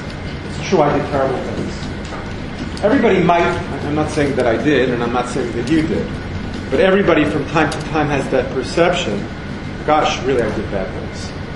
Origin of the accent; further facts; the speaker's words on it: Roslyn, New York, United States; I'm from Roslyn. Roslyn, Long Island.